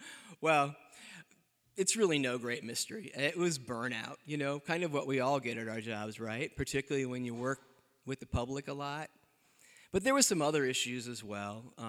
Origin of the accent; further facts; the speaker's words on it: Decatur, United States; I even came back for a time to the Blockbuster of my hometown of Decatur.